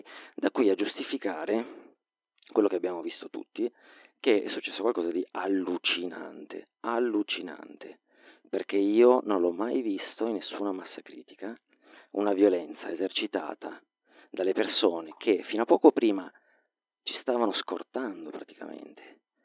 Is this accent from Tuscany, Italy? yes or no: no; Turin, Piedmont, Italy; io sono di Torino, zona nord, sono un uomo di parola, da dove vengo l'aria non è buona.